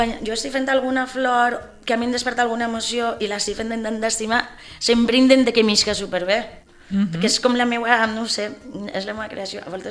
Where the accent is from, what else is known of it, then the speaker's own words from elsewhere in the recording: Oliva, Valencian Community, Spain; now in Pego, Spain; Vaig tornar a Oliva, que és el meu poble natal. Després la meva parella és així de Pego, quan vaig vindre a viure amb ella, pues, ja em vaig assentar així a Pego.